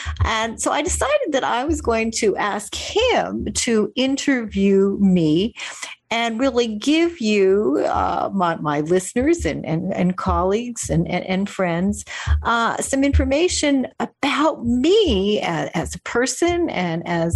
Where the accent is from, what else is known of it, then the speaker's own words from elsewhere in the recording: Winnipeg, Manitoba, Canada; I grew up in an Orthodox Jewish family in Winnipeg, Canada. My mother was a teacher. And my father was a writer, and he did some farming.